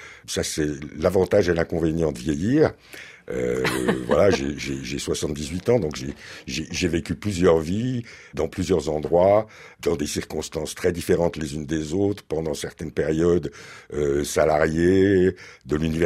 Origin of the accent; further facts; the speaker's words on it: Switzerland; Si vous allez dans la campagne, chez nous en Suisse